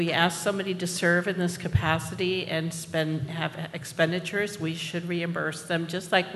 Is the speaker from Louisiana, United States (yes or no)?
no; Santa Rosa, California, United States; I'm from Santa Rosa, California.